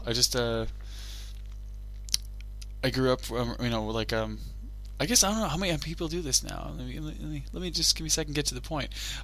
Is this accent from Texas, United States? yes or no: no; Illinois, United States; Just I grew up outside of Chicago. My whole family is from the city.